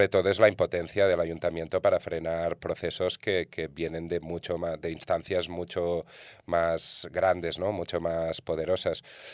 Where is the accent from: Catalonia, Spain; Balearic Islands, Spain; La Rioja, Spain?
Catalonia, Spain; Barcelona; el centro ya es un parque temático, no puedes entrar ahí como barcelonés